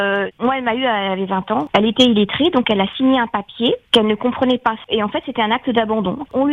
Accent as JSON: {"language": "French", "region": "Réunion", "country": "France", "tie": "born there", "said": "Je suis née à La Réunion et je me sens totalement étrangère."}